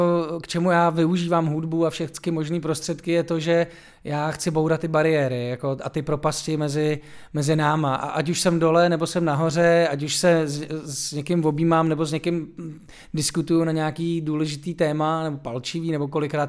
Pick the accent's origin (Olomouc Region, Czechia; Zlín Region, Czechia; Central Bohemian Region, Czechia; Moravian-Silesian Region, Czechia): Moravian-Silesian Region, Czechia; Třinec; protože já jsem z Třince, takže já, když přijedu domů, tak mluvím krátkým zobakem.